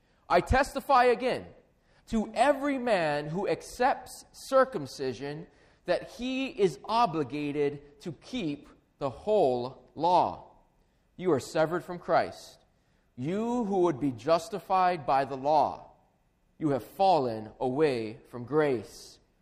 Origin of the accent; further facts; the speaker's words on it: Hawaii, United States; Growing up in Hawaii, you don't see much snow. We actually don't see any snow at all.